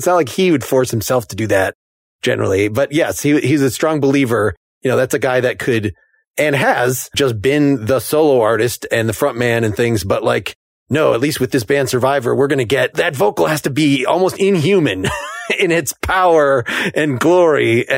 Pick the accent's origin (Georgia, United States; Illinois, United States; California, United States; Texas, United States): Illinois, United States; Northbrook; Yeah, I'm from Northbrook myself, so northern suburbs.